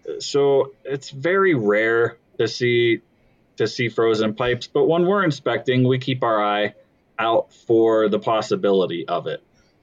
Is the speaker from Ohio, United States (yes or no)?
no; Pennsylvania, United States; I grew up in Pennsylvania, right? That's what we had. That's what a lot of people had in houses around there.